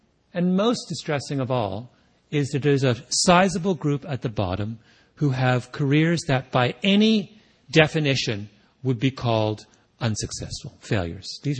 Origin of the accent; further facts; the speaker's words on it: Canada; I could have, of course, used a Canadian hockey team. I'm Canadian.